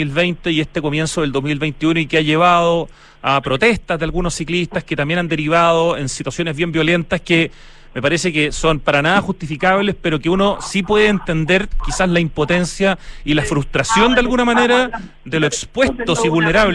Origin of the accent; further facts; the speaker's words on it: Chile; somos todos chilenos al final